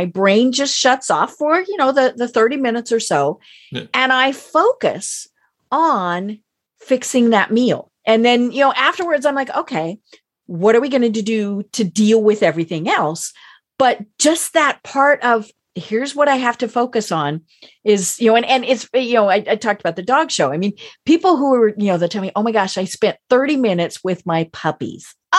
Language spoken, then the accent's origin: English; Colorado, United States; and I'm from Colorado, and so, you know, I'm very much nature.